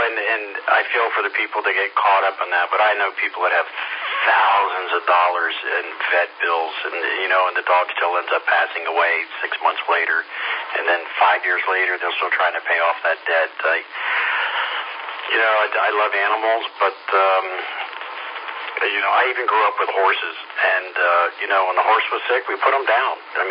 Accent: Miami, Florida, United States; also born or lived in Fort Myers; But yeah, I'm from Miami. I grew up in Miami and lived in Fort Myers for 20 years

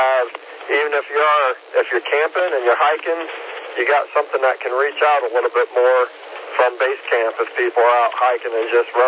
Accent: Williamston, South Carolina, United States; And I'm from Williamston down here in South Carolina.

